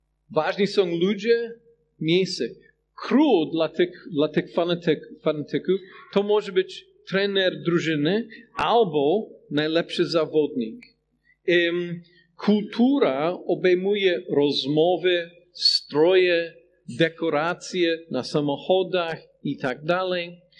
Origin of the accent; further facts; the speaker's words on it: United States; Polish is a second language; now in Poland; Właśnie w Stanach Zjednoczonych, skąd pochodzę, zawsze było widać